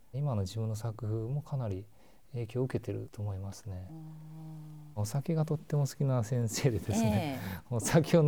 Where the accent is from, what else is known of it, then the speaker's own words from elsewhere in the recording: Osaka, Japan; 高校までは大阪だったんですけども、大学は早稲田大学の商学部なんですけど